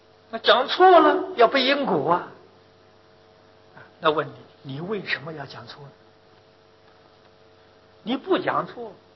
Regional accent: China; 我们身为中国人，不能说是不幸运的

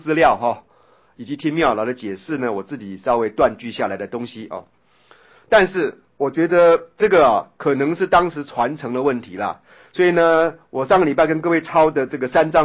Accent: China; 我想我们中国人最重视这个部位了哈

